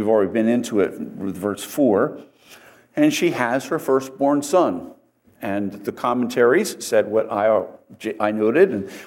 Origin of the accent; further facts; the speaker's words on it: New Jersey, United States; born there; that's the only reason I was born in New Jersey instead of the Holy Land on the right side of the Delaware.